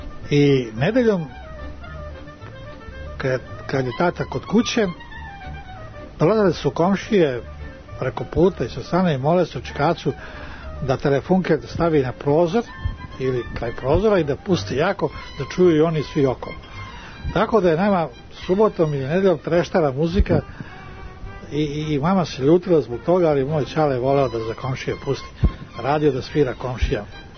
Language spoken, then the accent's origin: Serbian; Belgrade, Serbia; Ja sam stari Beograđanin koji je stari Beograđanin Novog Beograda. Rođen sam u Paliluli, divna opština, tako zvani Dragan Lukić Palilulac.